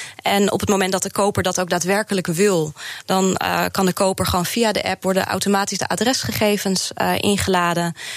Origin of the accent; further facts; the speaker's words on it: Netherlands; En als echte Hollanders zijn we altijd heel goed in het zoeken naar de beste deal.